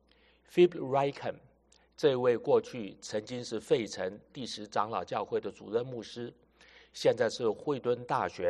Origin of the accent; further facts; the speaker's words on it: China; 那我用一个我们中国人比较熟悉的讲法